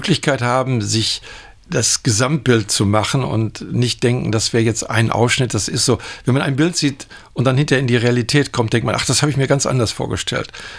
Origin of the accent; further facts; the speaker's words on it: Bochum, North Rhine-Westphalia, Germany; Ich bin aus Deutschland, aus Bochum im Ruhrgebiet